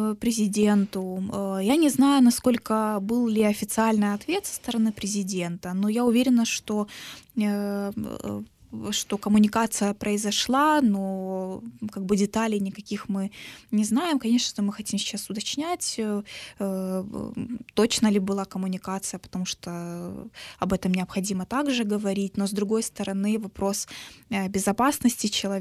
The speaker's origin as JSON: {"language": "Russian", "region": "Crimea", "country": "Ukraine", "lives_now": "Kyiv, Ukraine", "said": "в Крыму мы являемся коренным народом Украины и Крыма."}